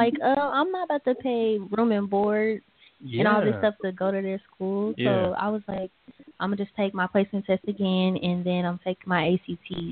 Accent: Florida, United States; now in Tulsa, United States; I am not from Tulsa. I originally grew up in Florida. Went to high school out there.

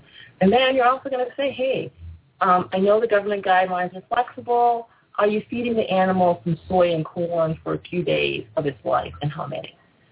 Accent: Syracuse, New York, United States; I'm from Syracuse, so I'm familiar with the Syracuse market.

